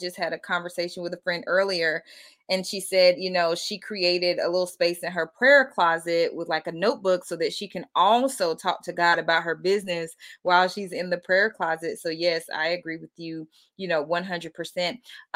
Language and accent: English; Winston-Salem, North Carolina, United States; the Zeta Phi Beta sorority in my city, in my hometown, which is Winston-Salem, North Carolina, they had a pageant for young teenagers my age